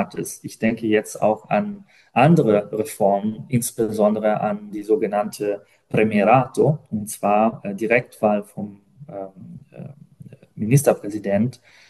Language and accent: German; Italy; als Italiener, der aber auch ein bisschen europäische Erfahrung hat